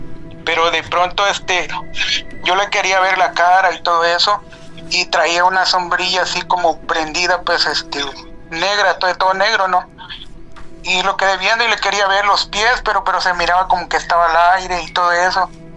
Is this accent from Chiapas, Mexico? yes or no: yes; Chiapas, Mexico; Pasó en el estado de Chiapas, yo soy de Chiapas.